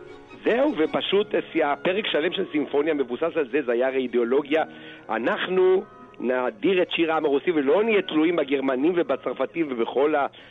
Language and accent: Hebrew; Holon, Tel Aviv District, Israel; אולי זה לא הגיע לנתניה, אבל אצלנו בחולון שרו את זה